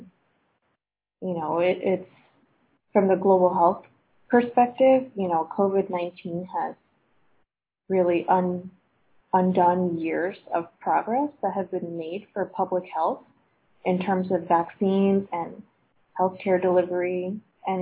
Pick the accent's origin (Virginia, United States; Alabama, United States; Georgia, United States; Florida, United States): Virginia, United States; moved away as an adult; I am originally from Virginia, and then moved out here for graduate school, and then recently moved into South Park about a year ago